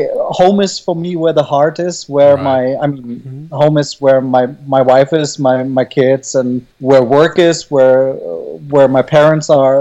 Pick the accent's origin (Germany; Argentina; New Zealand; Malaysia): Germany; English is a second language; moved away as an adult; also born or lived in Moscow, Russia; now in Los Angeles, United States; I was born in Moscow, and then my parents relocated to Germany when I was 4.5.